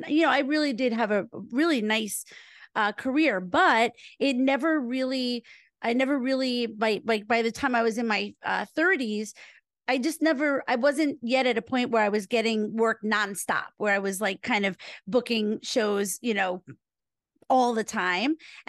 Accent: New York City, New York, United States; the first real summer that like I've always wanted to have, of being a New Yorker

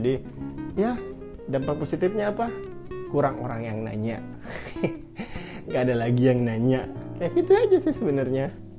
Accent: Makassar, South Sulawesi, Indonesia; apalagi di daerah saya ini, daerah Bugis, Makassar

